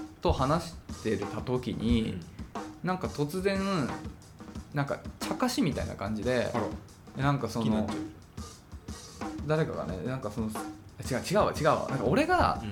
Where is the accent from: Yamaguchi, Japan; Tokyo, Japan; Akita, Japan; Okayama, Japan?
Tokyo, Japan; Tachikawa; born there; also born or lived in Aomori; 正確には覚えてないけど、その後3年後には青森に1回行ってるんだよね。